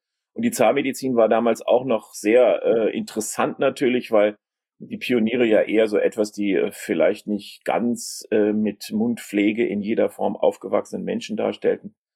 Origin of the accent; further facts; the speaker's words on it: Mainz, Rhineland-Palatinate, Germany; born there; also born or lived in Frankfurt / Bochum / Hamburg / Canada; Also ich bin viel in Deutschland rumgekommen, schon als Kind, weil meine Eltern waren sehr reiselustig und geboren in Mainz, also kein Bayer, auf jeden Fall nicht. Und dann in Frankfurt, dann in Bochum, dann in Hamburg